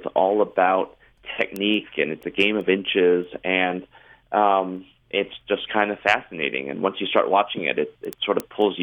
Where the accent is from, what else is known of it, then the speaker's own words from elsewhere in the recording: Canada; I grew up in Canada